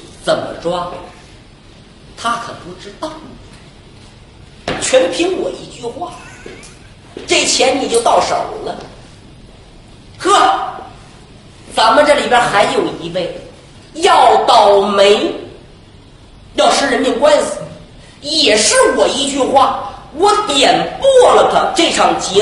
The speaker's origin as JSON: {"language": "Chinese", "region": "Northeast China", "country": "China", "said": "我东北人，我们家现在农村还有糊顶棚的呢。"}